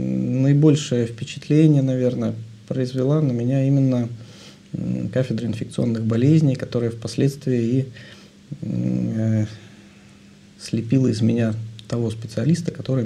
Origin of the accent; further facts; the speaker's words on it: Saint Petersburg, Russia; Родился я в городе Ленинграде еще тогда, на тот момент. Можно сказать, что я коренной ленинградец, то есть дитя Советского Союза.